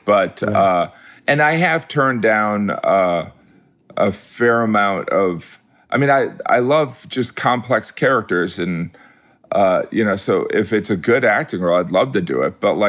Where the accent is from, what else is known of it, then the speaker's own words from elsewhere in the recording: Midwest, United States; No, I thought it was growing up in the Midwest. I used to look around and be like, I mean, I know I wanted to be a farmer and everything